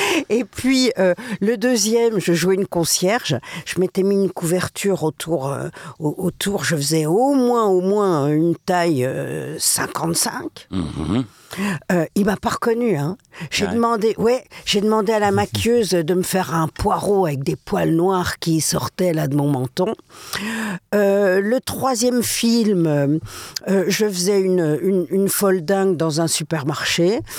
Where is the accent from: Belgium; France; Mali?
Belgium; Brussels, Brussels-Capital Region; moved away as an adult; je venais de ma Belgique natale, je suis née à Bruxelles, et j'avais fait du théâtre. J'arrivais à Paris